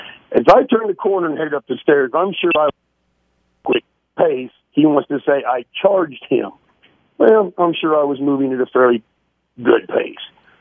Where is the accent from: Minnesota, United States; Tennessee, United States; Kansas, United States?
Kansas, United States; Coffeyville; I came from Southeast Kansas, a small town in Coffeyville down there.